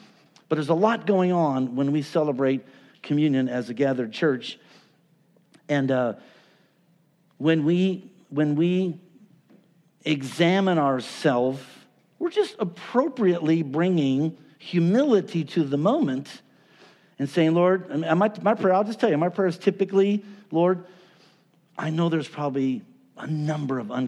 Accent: Phoenix, Arizona, United States; I went to school in Flagstaff for 2 years, and I grew up in Phoenix in the desert

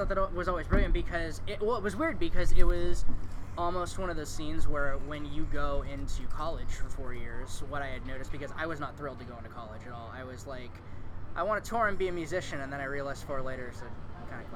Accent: San Jose, California, United States; I am from San Jose. I've been here my entire life

